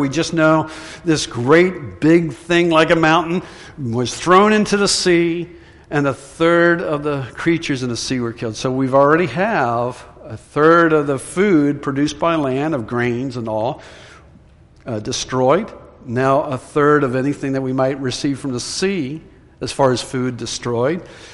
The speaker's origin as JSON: {"language": "English", "region": "Maryland", "country": "United States", "tie": "born or raised there", "said": "Where I grew up in Southern Maryland, it could be a sunny day and something would go wrong and you'd lose power for hours."}